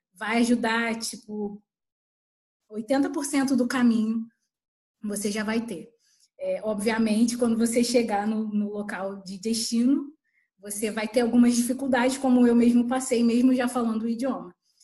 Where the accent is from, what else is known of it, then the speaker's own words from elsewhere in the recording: Brazil; Eu já saí do Brasil falando espanhol, já falava espanhol, só que o meu espanhol, o meu sotaque era mais mexicano do que propriamente dito chileno